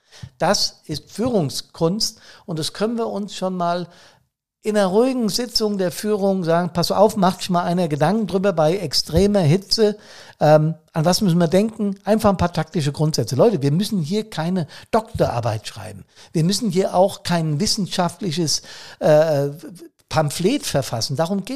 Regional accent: Hesse, Germany; born or raised there

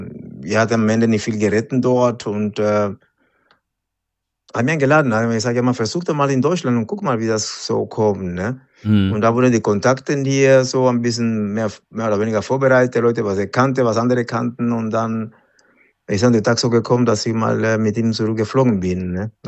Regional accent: Panama; ich komme aus Panama, wo wir 40 Grad oder 35 Grad haben und ich bin im Winter gekommen.

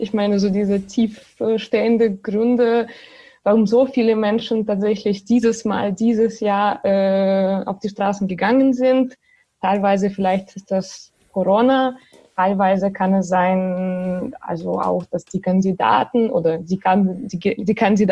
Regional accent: Belarus; moved away as an adult; now in Germany; Also erstmal, ich komme selber aus Belarus und ich wohne zwar seit 6 Jahren in Deutschland und habe hier so Bachelorabschluss gemacht

